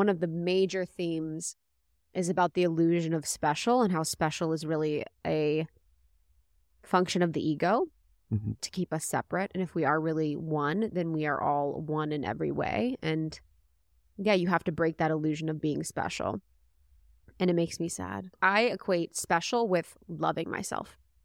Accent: United States; Yeah, I'm American.

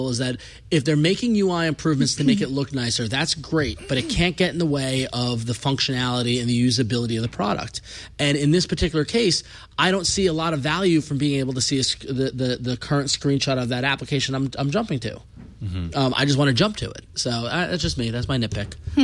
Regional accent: New York, United States; accent: Long Island; you can tell I'm tired because my Long Island accent's gone and I just got back from New York.

